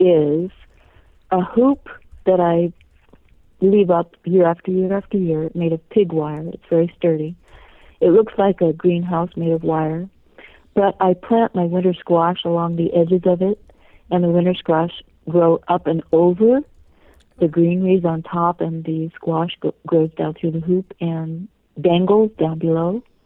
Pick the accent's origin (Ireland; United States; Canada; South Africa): United States; California; now in Montana, United States; I grew up in California where we had fragrant sweet peas, and they're colorful, and I really want them again. So every year I try here in Montana.